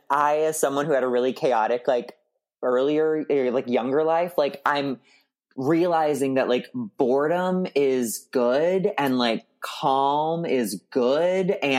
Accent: Missouri, United States; I mean, I was raised Catholic. That did a number on me. I was raised in Missouri. That did a number on me.

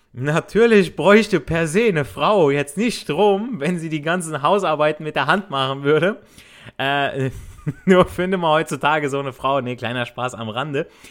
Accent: Italy; so ich als Italiener

